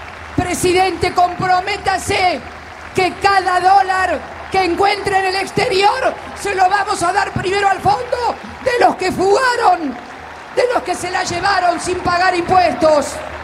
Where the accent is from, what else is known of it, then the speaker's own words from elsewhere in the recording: Argentina; todos unidos como argentinos de bien